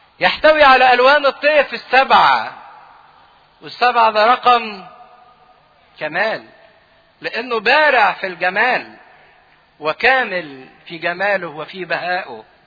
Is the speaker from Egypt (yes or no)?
yes; Egypt; احنا مش عرب، احنا مصريين، احنا من نسل حام.